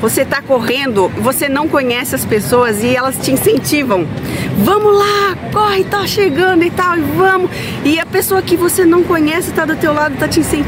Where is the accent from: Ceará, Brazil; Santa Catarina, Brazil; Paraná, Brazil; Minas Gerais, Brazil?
Santa Catarina, Brazil; Joinville; born there; Eu nasci aqui, foi a primeira que nasci em Joinville.